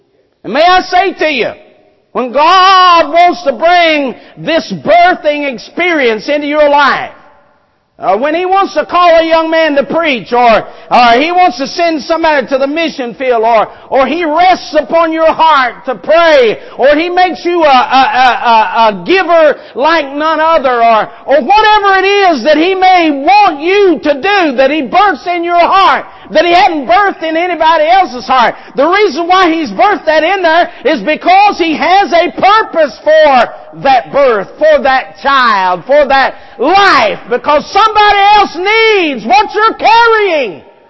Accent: West Virginia, United States; also born or lived in Ohio / South Carolina; Born and raised in West Virginia, but got saved in Ohio, and I went to South Carolina to go to school.

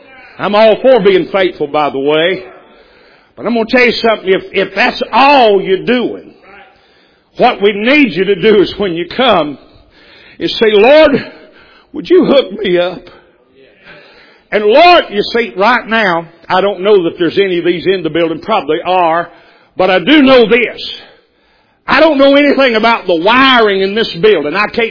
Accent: Tennessee, United States; now in Bowden, United States; How do you think I ended up in Bowden, Georgia? I didn't even know this place existed. I mean, I'm from East Tennessee.

